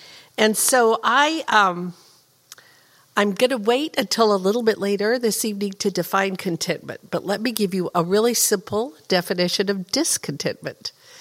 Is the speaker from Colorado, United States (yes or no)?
no; Oregon, United States; It's helpful that I'm from Oregon, so I'm used to rain, and rain doesn't really bother me.